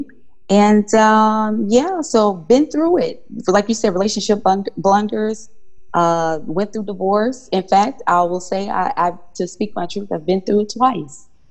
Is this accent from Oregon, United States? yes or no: no; Memphis, Tennessee, United States; now in Houston, United States; I'm from Memphis.